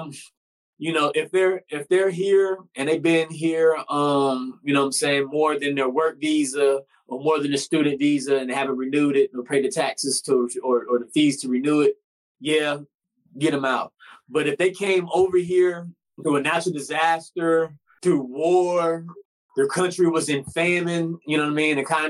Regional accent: United States; as an American, yes, deport them

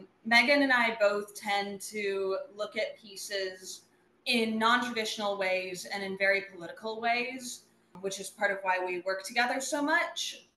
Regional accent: Southeast, United States; I grew up in the Southeast, which had its own shenanigans with that.

